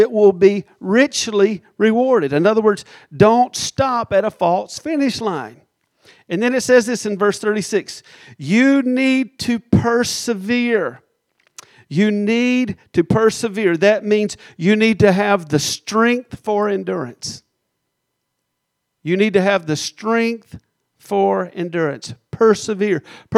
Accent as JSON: {"language": "English", "region": "the South", "country": "United States", "accent": "southern drawl", "said": "So I'll continue in my southern drawl for the rest of the story."}